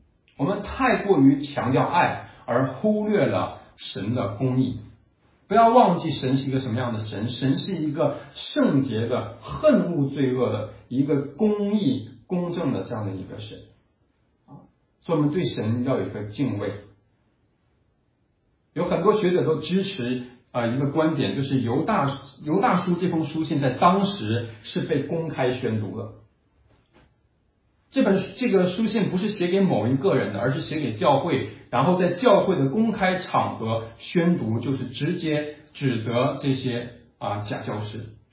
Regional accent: China; 就网上讲的说我们中国人这个有一种叫做这个中国式的宽容。

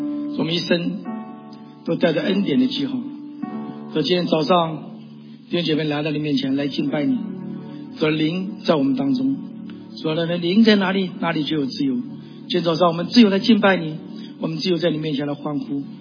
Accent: Taiwan; 那我们在台湾生活很辛苦，在50年代物资很缺乏，那尤其是部队去的时候我们住在眷属里面，我们在眷属里面长大。

